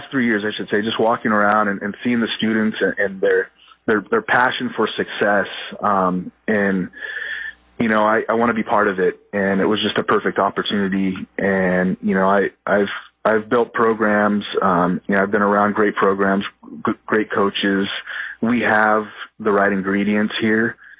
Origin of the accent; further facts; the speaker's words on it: Olympia, Washington, United States; I'm from Olympia. I'm an Olympia Bear. You know, that's kind of where it all began, I should say.